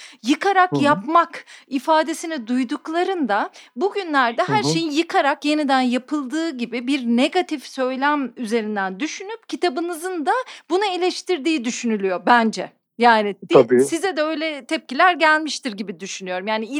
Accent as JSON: {"language": "Turkish", "region": "Istanbul", "country": "Turkey", "said": "Şimdi bir şehirli olarak, bir İstanbullu olarak yaşadığım yeri anlamaya çalışıyorum, mahallemi kavramaya çalışıyorum, evimi şekillendirmeye çalışıyorum"}